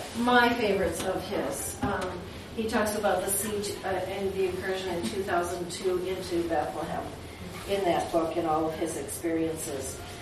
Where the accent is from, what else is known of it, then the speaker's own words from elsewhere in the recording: Libya; moved away; and I came from Libya.